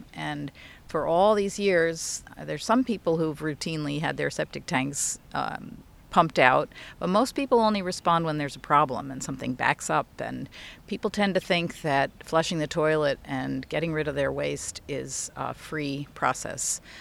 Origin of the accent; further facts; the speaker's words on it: Cos Cob, Connecticut, United States; I grew up in Connecticut. My dad commuted to the city, and my mother's...